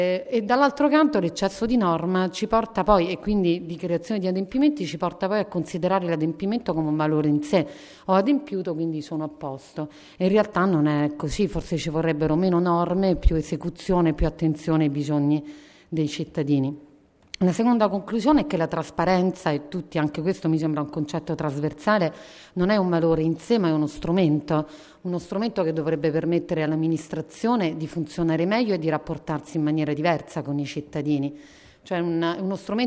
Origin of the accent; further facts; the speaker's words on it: Abruzzo, Italy; Io sono abruzzese, quindi la conosco bene.